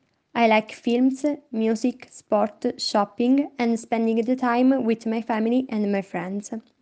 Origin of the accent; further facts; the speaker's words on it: Abruzzo, Italy; English is a second language; I'm 23 years old. I am careful and shy. I come from Italy, Abruzzo. I live in Teramo with my parents and my sister